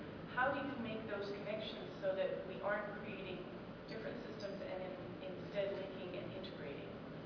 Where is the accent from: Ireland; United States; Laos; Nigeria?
United States; Massachusetts; I'm from Massachusetts